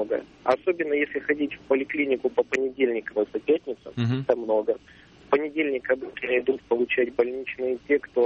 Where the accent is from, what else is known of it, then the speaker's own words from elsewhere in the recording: Chelyabinsk, Chelyabinsk Oblast, Russia; я из Челябинска.